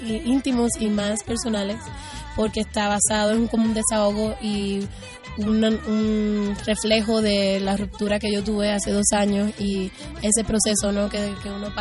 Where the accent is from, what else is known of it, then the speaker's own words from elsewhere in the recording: Puerto Rico; música puertorriqueña también, me crié en Puerto Rico.